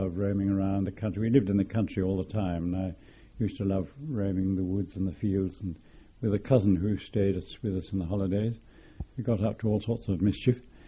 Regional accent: South West England, United Kingdom; born there; Well, I was born in Dorset, near Shaftesbury, in the North Dorset

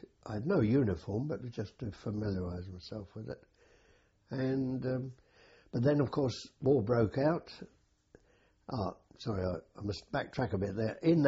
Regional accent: Abbey Wood, London, United Kingdom; I was born in Abbey Wood, South East London.

